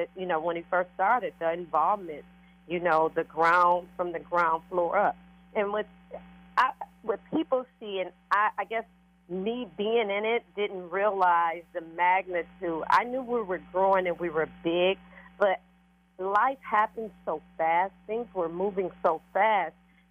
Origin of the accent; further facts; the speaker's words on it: Detroit, Michigan, United States; Okay, I'm from Detroit, but I'm from the West Side.